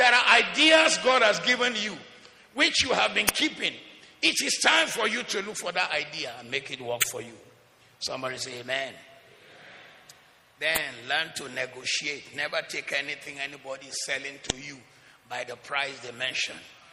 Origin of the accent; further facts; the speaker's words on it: Ode Omu, Osun, Nigeria; you take this building now and carry it somewhere and take it to my hometown in Ode Omu or Osun State